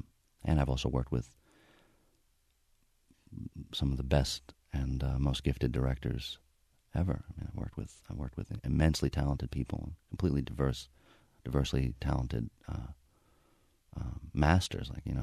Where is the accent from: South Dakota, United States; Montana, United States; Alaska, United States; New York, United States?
New York, United States; New York City; I think growing up in New York, the odds are against you.